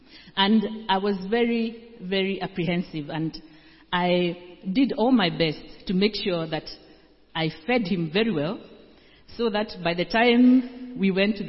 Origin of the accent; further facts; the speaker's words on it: Kenya; I come from Kenya